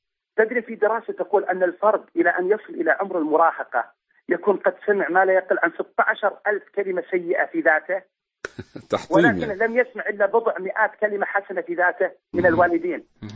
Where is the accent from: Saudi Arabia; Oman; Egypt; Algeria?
Saudi Arabia; أني زرت مدرسة أهلية عندنا في السعودية